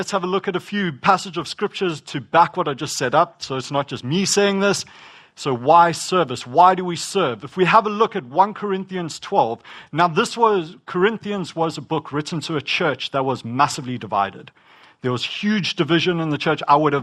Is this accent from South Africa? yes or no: yes; South Africa; I am going to be blunt. Okay, it's part of my culture. As a South African, it's what we do.